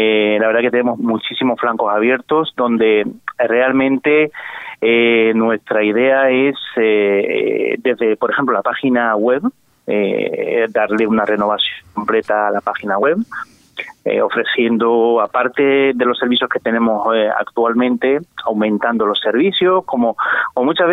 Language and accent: Spanish; Casablanca, Casablanca-Settat, Morocco; Bueno, yo soy de Casablanca, yo soy de Marruecos.